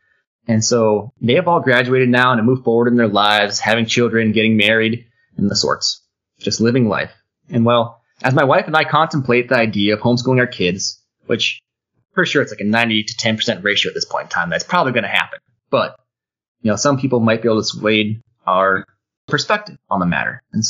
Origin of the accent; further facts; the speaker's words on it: Midwest, United States; Well, I grew up in the Midwest, and I did end up in Washington at some point